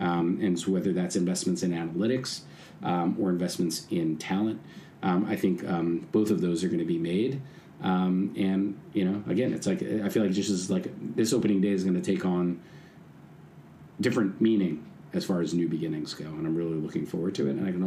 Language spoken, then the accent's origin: English; New York, United States; as a New Yorker, I have the front row seat to a few of them.